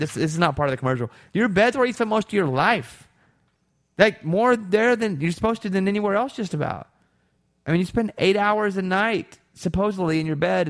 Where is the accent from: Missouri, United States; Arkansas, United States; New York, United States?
Arkansas, United States; Mountain Pine; my buddy Scotty, who lived next door to me growing up in Mountain Pine